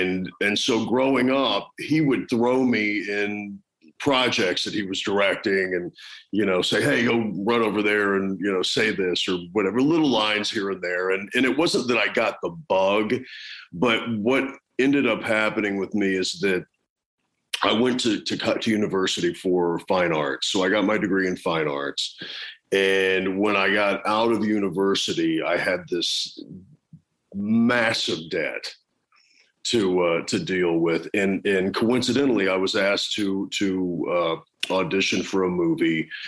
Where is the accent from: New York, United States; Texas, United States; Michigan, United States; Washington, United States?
New York, United States; born there; So my father was born in Rome. I was born in New York.